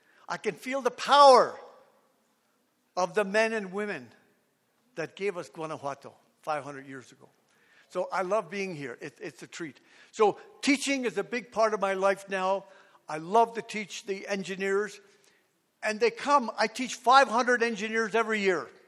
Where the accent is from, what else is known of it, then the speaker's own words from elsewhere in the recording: Toronto, Ontario, Canada; also born or lived in east coast of Canada; And I am Mi'kmaq. I'm an Indigenous person from the east coast of Canada. But I grew up in Toronto.